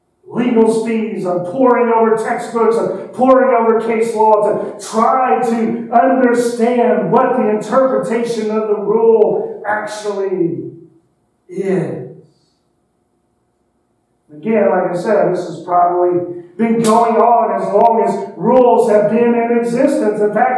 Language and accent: English; Kansas City, Missouri, United States; So maybe if it had been the Phillies or my hometown Kansas City Royals, maybe I would have thought about it